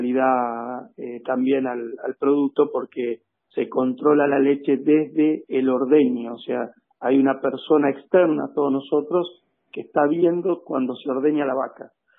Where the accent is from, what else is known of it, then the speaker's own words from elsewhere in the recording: Ceres, Santa Fe, Argentina; nos conocen acá en el pueblo, nos conocemos todos, saben que somos de acá, gente que nacimos en Ceres, que si Dios quiere vamos a estar hasta los 120 años acá